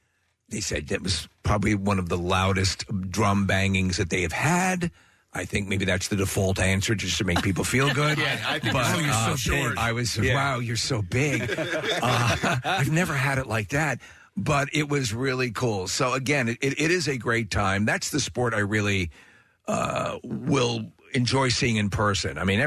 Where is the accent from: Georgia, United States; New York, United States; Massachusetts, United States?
New York, United States; and to like growing up in New York, going into Madison Square Garden or going to see events there and the mass transit element.